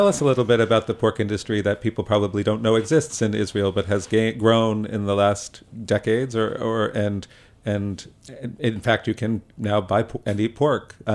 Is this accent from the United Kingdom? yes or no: no; Canada; growing up in Canada